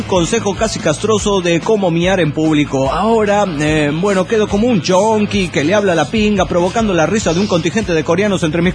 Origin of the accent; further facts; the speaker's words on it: Mexico City, Mexico; Soy el mochilero del DF mexicano.